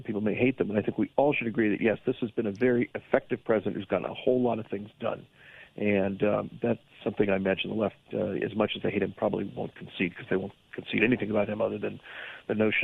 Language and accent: English; Los Angeles, California, United States; born there; now in New York City, United States; I was born in Los Angeles, California, which last I checked is not part of Africa. and I live in New York City, which is not part of Africa.